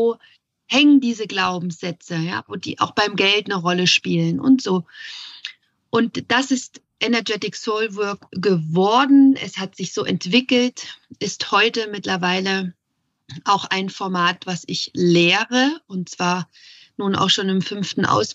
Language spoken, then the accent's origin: German; East Germany, Germany; Ich bin in der DDR groß geworden